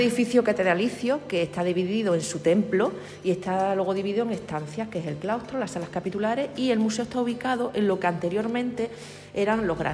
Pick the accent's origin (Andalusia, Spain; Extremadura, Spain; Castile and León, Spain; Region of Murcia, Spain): Extremadura, Spain; Cáceres; also born or lived in San Vicente de Alcántara; now in Badajoz, Spain; soy de Cáceres, viví mucho tiempo en un pueblo llamado San Vicente de Alcántara. Ajá. Y ahora estoy, por circunstancias profesionales de mi marido, estoy viviendo en Badajoz, llevo ya 15 años.